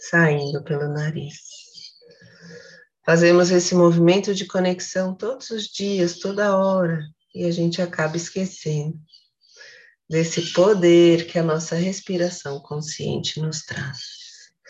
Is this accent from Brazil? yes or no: yes; Brazil; Porque a gente é brasileira, a gente tira de onda esses imprevistos.